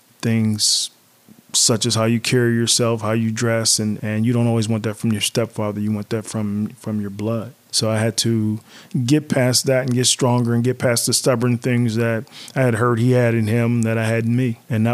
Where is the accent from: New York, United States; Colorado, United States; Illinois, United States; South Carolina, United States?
South Carolina, United States; now in Pittsburgh, United States; Migration from South Carolina to Pittsburgh. Very hard transition. Coming from a southern background to a city background.